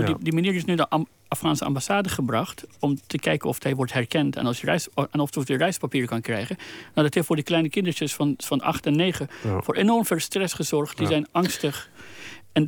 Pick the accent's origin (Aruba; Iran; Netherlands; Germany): Iran; Mijn vaderland Iran, dat is geen rechtsstaat.